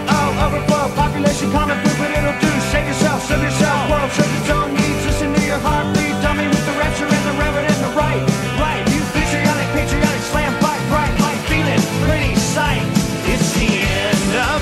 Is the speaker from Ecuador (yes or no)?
no; Spain; marcando bien ahí esa R que se nota que somos españoles.